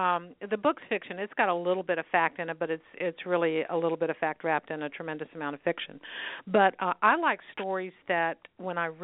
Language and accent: English; Virginia, United States; Well, I was born and raised in Virginia, but my mother was born and raised in the Wiregrass, which is South Alabama.